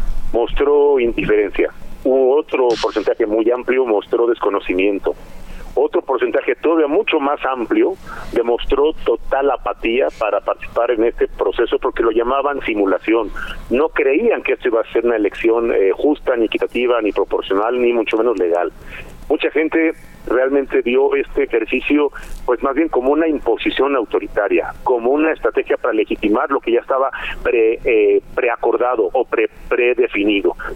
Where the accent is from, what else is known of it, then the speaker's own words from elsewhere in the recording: Mexico; te lo digo como mexicano